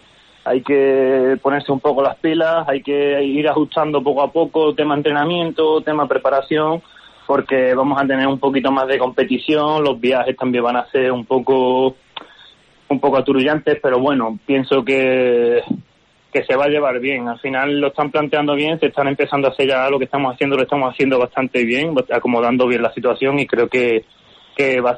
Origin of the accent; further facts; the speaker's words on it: Seville, Andalusia, Spain; yo vengo del sur de España, yo soy de Andalucía, de Sevilla en concreto, que no se vive mal